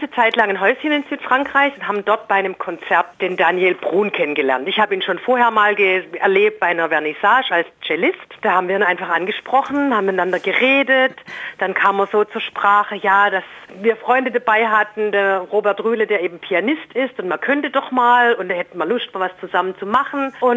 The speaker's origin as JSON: {"language": "German", "town": "Heilbronn", "region": "Baden-Württemberg", "country": "Germany", "said": "Also ich komme aus Heilbronn"}